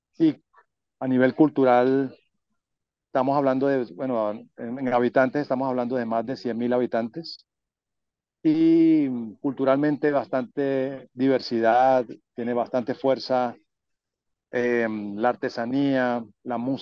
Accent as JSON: {"language": "Spanish", "town": "Turbaco", "region": "Bolívar", "country": "Colombia", "tie": "born there", "said": "Sí, yo nací en Turbaco."}